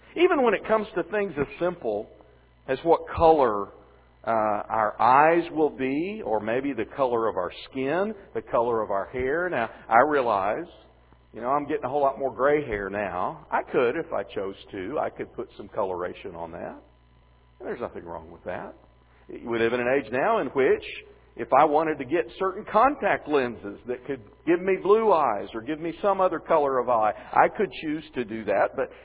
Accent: Springfield, Missouri, United States; we don't have the rivers and streams and trees and hills that I grew up with in Springfield, Missouri.

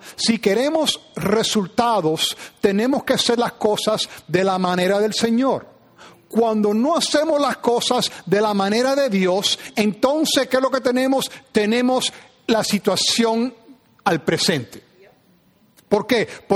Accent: New Jersey, United States; pero no soy un niño de los 60s. Que es decir que cuando yo nací, cuando yo y donde yo fui criado, que era en New Jersey

